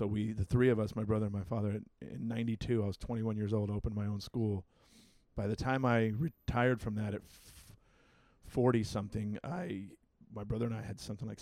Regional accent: Long Beach, California, United States; also born or lived in Santa Monica / North Hollywood; I grew up in Long Beach.

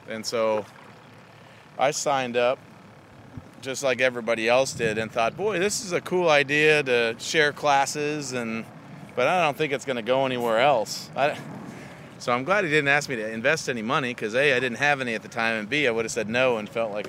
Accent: Arizona, United States; I grew up in Arizona, and there's a couple lakes and stuff that we went to, tiny fish, but not a lot. So then when I moved here, I became obsessed with it.

